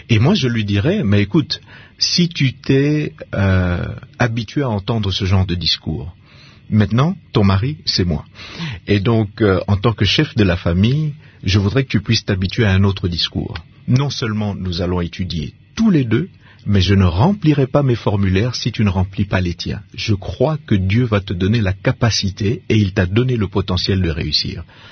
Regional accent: Kinshasa, DR Congo; moi, je me souviens qu'en grandissant, particulièrement à Kinshasa

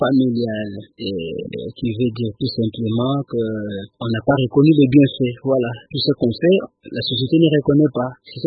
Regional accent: Sankuru, DR Congo; also born or lived in Lubumbashi; très tôt, je suis reparti chez moi, au Sankoro, à l'école primaire déjà. On nous a renvoyés par les parents. Nous sommes allés étudier au Sankoro, à Tumbe.

